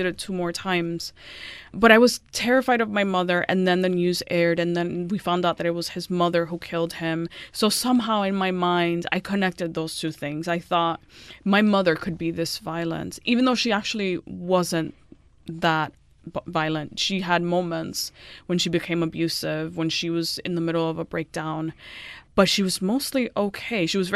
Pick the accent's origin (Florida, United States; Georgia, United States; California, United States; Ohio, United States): Florida, United States; Miami Beach; And I was a closeted queer kid growing up in Miami Beach, which later became kind of like a gay mecca.